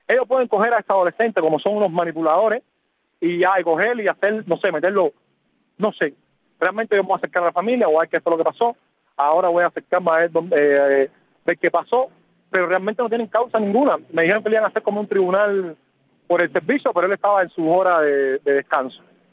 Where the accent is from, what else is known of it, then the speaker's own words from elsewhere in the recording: Cuba; yo soy sumamente cubano